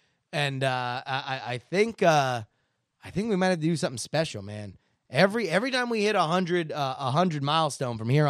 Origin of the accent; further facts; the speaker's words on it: Arlington, Texas, United States; my hometown of Arlington, Texas is no exception.